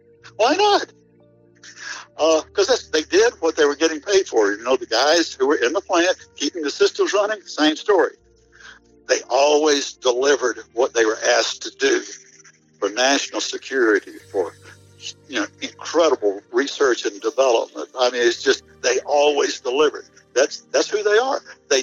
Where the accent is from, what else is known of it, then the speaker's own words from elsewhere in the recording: United States; You people, obviously, because I'm from Washington, and I've got a checklist.